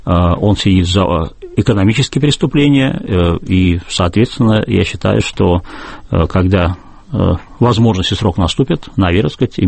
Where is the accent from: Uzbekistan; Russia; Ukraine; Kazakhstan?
Russia; Saint Petersburg; другой в Петербурге, моем родном городе